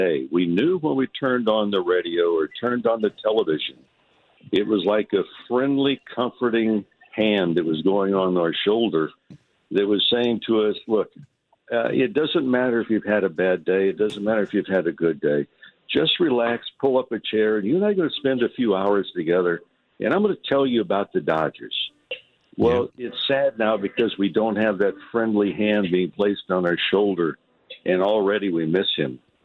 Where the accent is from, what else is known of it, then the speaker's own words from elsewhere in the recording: Santa Monica, California, United States; You know, myself growing up in Santa Monica, my mother was a single parent.